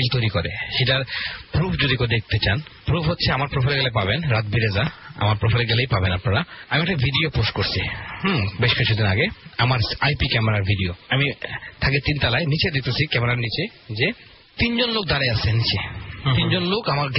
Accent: Sunamganj, Sylhet Division, Bangladesh; now in Dhaka, Bangladesh; আমাদের সুনামগঞ্জের ঘটনা, আমাদের বেশিরভাগ সময় সুনামগঞ্জে কাছে, আমি একজন গ্রামের ছেলে, মাটির মানে মাটি থেকে উঠে আসছি। তো 2003-2004 ঢাকায় আসছি আমি, তারা গ্রামে ছিলাম।

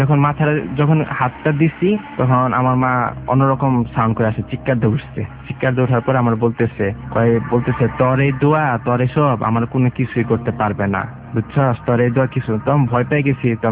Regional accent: Dhaka, Dhaka Division, Bangladesh; আমি ঢাকা মহাপুর থেকে এসেছি।

